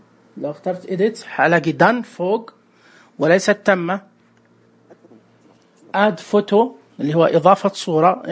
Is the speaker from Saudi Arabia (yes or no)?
yes; Saudi Arabia; تعرفون عندنا في السعودية أحيانا تكون الأسماء متشابهة